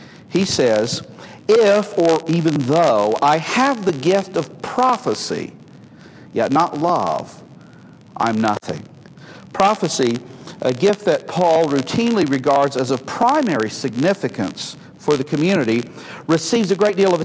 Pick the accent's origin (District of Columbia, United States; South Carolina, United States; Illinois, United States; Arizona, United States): Illinois, United States; I mean, I come from Cook County, and that doesn't even sound close to me.